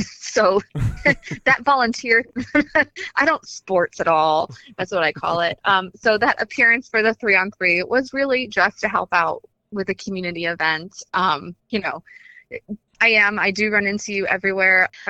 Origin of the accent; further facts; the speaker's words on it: Ohio, United States; now in Cuyahoga Falls, United States; I have lived in, I'm not born in Cuyahoga Falls. I grew up in Geauga County. I chose Cuyahoga Falls to be my home.